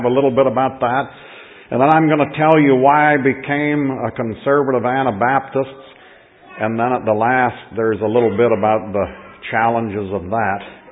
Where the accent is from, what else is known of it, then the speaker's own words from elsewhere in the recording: New Jersey, United States; born there; but I was born in New Jersey, and I've been adopted twice.